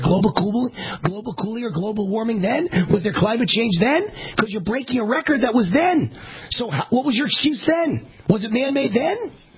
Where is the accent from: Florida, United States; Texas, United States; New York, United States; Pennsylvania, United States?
New York, United States; I'm a Texan at heart. You know, I'm from New York, but I should have been a Texan.